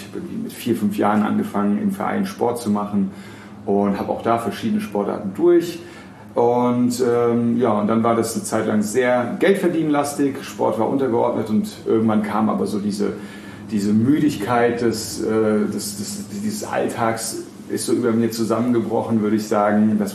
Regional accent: Frankfurt am Main, Hesse, Germany; Ich bin ja in Frankfurt am Main geboren und aufgewachsen.

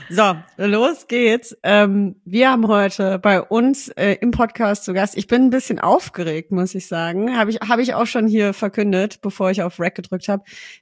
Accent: Tübingen, Baden-Württemberg, Germany; ich komme aus Tübingen und habe angefangen, Fußball zu spielen beim TV deren Ding, halt bei den Jungs.

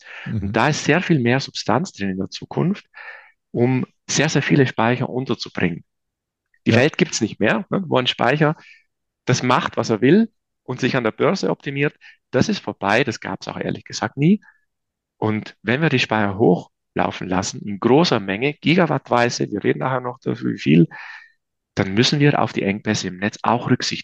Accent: Trentino-Alto Adige, Italy; now in Munich, Germany

